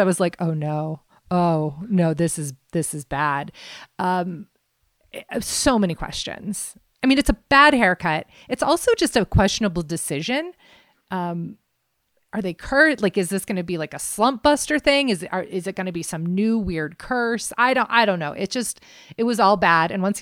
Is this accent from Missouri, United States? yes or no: no; Colorado, United States; the same age growing